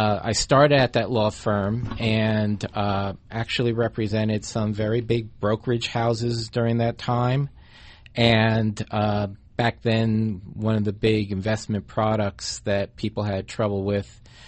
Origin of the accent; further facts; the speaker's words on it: New York, United States; Well, I grew up in New York. I grew up in a suburb of New York and went to college and law school at Columbia University in New York.